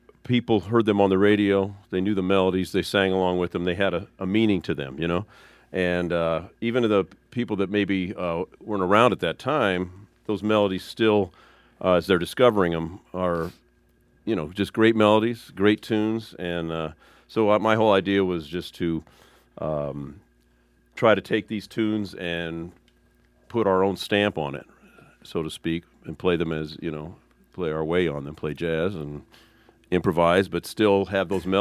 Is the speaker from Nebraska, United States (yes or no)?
yes; Omaha, Nebraska, United States; When I was growing up in Omaha, and I first started learning jazz